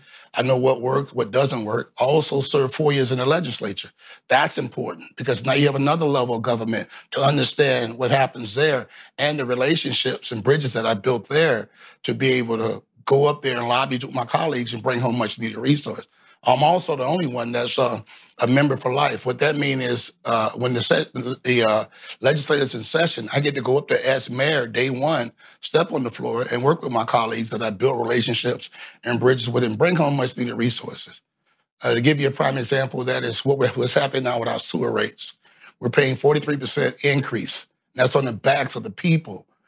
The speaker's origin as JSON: {"language": "English", "town": "St. Petersburg", "region": "Florida", "country": "United States", "tie": "born or raised there", "said": "I'm born here, born and raised in Midtown South St. Pete, one of the most impoverished areas in the whole county"}